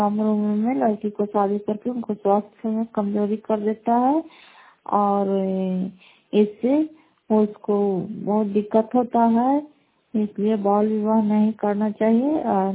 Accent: Bihar, India; फतेहपुर पंचायत मकौथल जिला नालंदा क्रास उपखंड की निवासी हूँ।

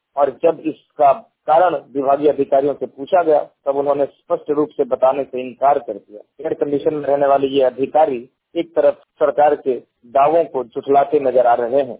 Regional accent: Khaira, Bihar, India; खैरा प्रखंड का रहने वाला हूँ।

